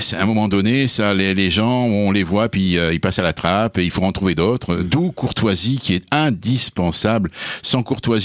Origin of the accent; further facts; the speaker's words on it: Mazamet, Occitanie, France; je suis un ancien ouvrier d'Héléneur de Mazamé, chez moi, dans le Tarn